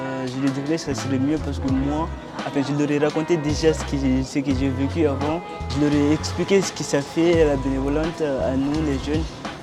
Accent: Mayotte; now in France; On est arrivé de Mayotte, ça fait 2 ans

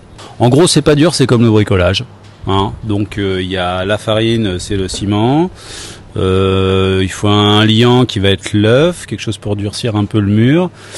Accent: Brittany, France; je suis breton, j'habite en Ariège

